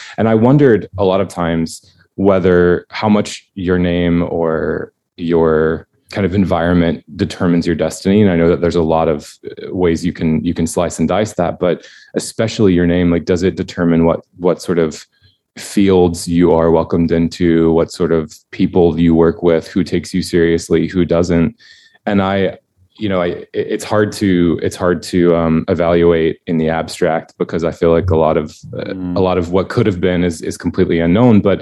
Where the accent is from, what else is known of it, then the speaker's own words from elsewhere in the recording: Alabama, United States; I grew up in Alabama and in Northern Alabama, and in particular in a small, very small, extremely rural community.